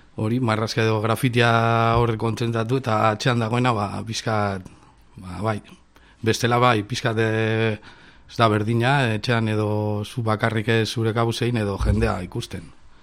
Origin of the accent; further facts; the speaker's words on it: Portugalete, Basque Country, Spain; also born or lived in Bilbao / Trapagaran; Bilbo, Bilbo jaio nintzen, baina urtsaroa pasan eban Portugalet eta Trapagan artean Portugalet ikastetxea jo nintzen, eta gero Trapagan bizi izan naiz. Gurasoen etxean, bueno, gurasoak jarraitzen da bizitzen Trapagan.